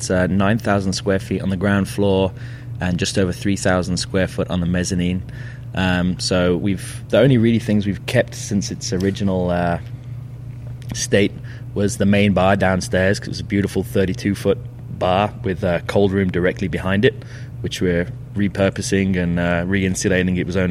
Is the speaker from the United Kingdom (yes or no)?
yes; Birmingham, West Midlands, United Kingdom; now in Canada; Birmingham, England. I'm just about 10 and a half years now here in beautiful BC.